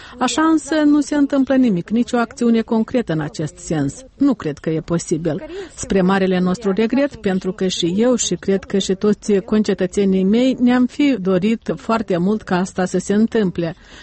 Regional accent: Kirovohrad Oblast, Ukraine; Și eu sunt din Ucraina, din regiunea Kirovograd.

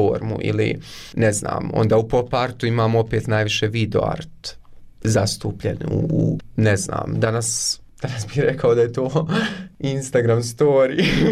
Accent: Konjic, Federation of Bosnia and Herzegovina, Bosnia & Herzegovina; also born or lived in Eisenach, Germany; Ja sam rođen u Njemačkoj, u Eisenachu, 97. godine. Moji roditelji su birali, dakle, Konjic kada su htjeli da se vrate u Bosnu i Hercegovinu, 99. godine. I odrastao sam u Konjicu, nisam iz Sarajeva

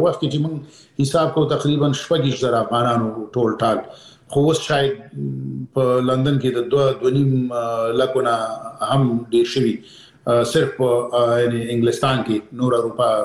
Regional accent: Peshawar, Khyber Pakhtunkhwa, Pakistan; زه پېښور کې د اول صف نه نیولې تر 12 پورې مالته درس ویلې دي، نو زه د پېښور سره شاید دی نه زیات افغانان داسې وي چې دومره بلد نه وي لکه زه چې په پېښور کې څومره بلد دی

